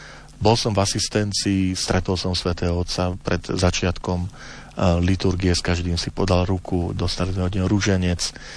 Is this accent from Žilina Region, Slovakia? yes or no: yes; Žilina Region, Slovakia; pochádzam z Oravy. Orava je dosť vzdialená od Levoče, takže celkom potom pochopiteľne, keď som bol malý chlapec, nechodíval som do Levoče.